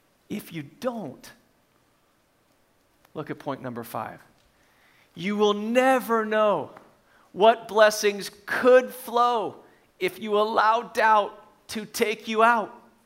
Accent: Minnesota, United States; I'm from Minnesota. I moved here with about 2 years left in school. In my mind, the plan has always been to move back to Minnesota where all my family is, where I've lived my whole life.

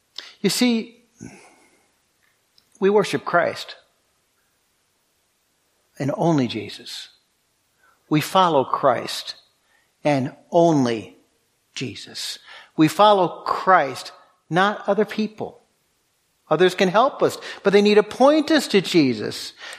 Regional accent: New England, United States; I come from New England, as you know.

